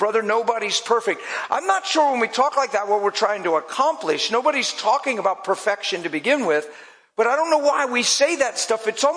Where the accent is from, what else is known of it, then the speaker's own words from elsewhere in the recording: East Coast, United States; now in California, United States; You know, I'm all the way out in California. I'm from the East Coast.